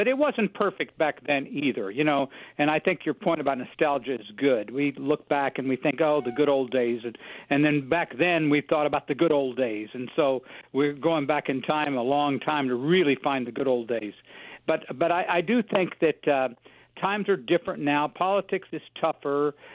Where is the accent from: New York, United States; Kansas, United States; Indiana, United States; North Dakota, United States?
Kansas, United States; Wichita; Aviation, my home of Wichita, produced at that time about half the airplanes in the world were made in my hometown because it was the home of general aviation.